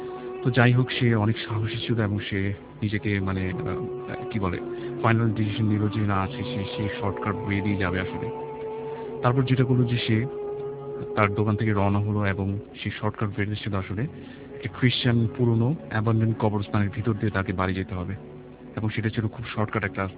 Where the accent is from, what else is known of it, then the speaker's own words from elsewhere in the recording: Dhaka, Dhaka Division, Bangladesh; পুরান ঢাকা থেকে এসেছি, আমি এসএসসিএ পড়ছি।